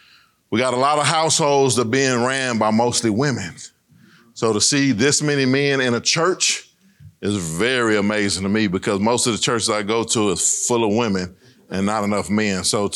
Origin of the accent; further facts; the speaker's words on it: Corpus Christi, Texas, United States; born there; But I was born in Corpus Christi.